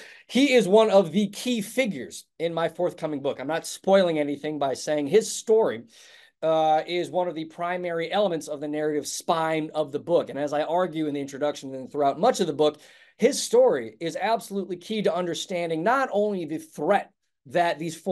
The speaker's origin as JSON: {"language": "English", "country": "United States", "accent": "American", "said": "As you and folks may be able to tell from my thick American accent, I am an American writer, an American journalist."}